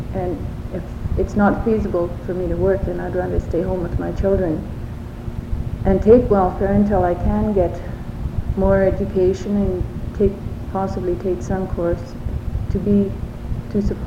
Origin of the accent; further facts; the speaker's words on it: Yukon, Canada; I was born in the Yukon and my family, we traveled with our father who did construction work, and we lived outside for approximately 5 years, and then we came back. And I left the Yukon again for a year, and then I got married outside and lived outside for another about 9 years